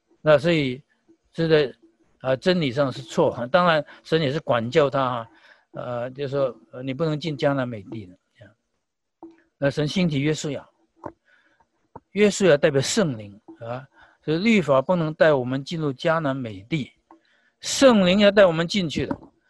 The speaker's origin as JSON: {"language": "Chinese", "country": "Taiwan", "tie": "born or raised there", "said": "即便我在台湾长大也是这样的，普遍营养不够呀。"}